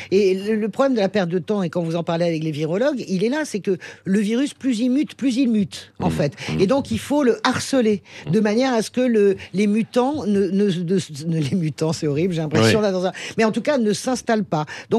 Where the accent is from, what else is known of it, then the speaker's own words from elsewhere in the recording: Argelès-Gazost, Occitanie, France; Moi, je viens de la vallée d'Argelès-Gazost, dans Gavarnie, Cotteret, etc. Tous mes copains d'enfance, ils sont guides